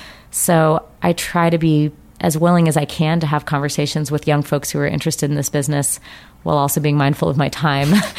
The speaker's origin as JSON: {"language": "English", "region": "Colorado", "country": "United States", "tie": "born or raised there", "said": "I've been a big skier since I was 3 years old. I grew up in Colorado."}